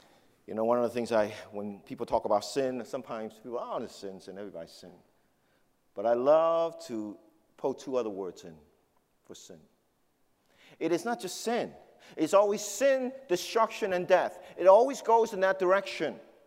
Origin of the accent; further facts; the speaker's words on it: New York City, New York, United States; But I grew up in the heart of New York City. I grew up in Manhattan.